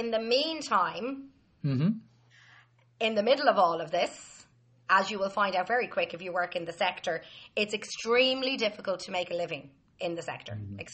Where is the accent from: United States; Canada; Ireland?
Ireland; Dublin, Leinster; I grew up in Dublin and went to school in Colosh-Debrie and Clondalkin, where I now teach